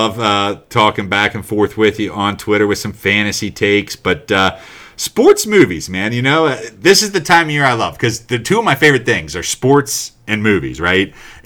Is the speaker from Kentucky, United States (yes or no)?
yes; Kentucky, United States; part of it is I grew up in Kentucky, the neighboring state of Indiana.